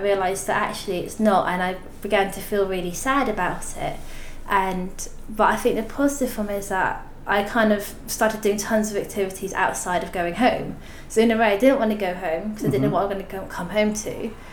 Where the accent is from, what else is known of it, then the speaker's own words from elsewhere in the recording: Malaysia; now in United Kingdom; So I think for me, I grew up half in Malaysia, half in the UK.